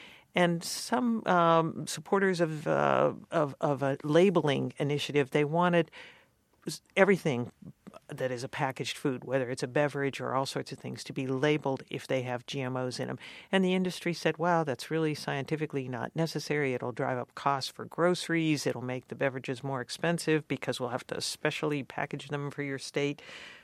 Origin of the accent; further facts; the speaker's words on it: Youngstown, Ohio, United States; But in Youngstown, my hometown, they rejected a ban on fracking for the fourth time.